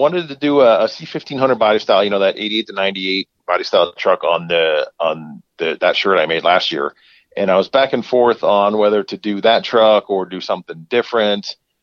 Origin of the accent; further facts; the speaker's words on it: Florida, United States; born and raised in Florida, Florida native here.